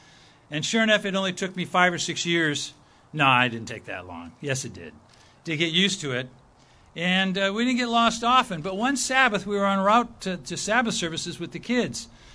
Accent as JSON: {"language": "English", "town": "Pasadena", "region": "California", "country": "United States", "tie": "born there", "said": "I'm a California native. I was born in Pasadena."}